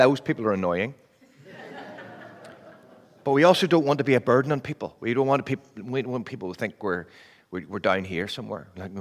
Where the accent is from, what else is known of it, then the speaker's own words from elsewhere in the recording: Northern Ireland, United Kingdom; now in England; I came over to England from Northern Ireland. You've worked out I'm not from England, haven't you? You've worked out. I came over here in 1997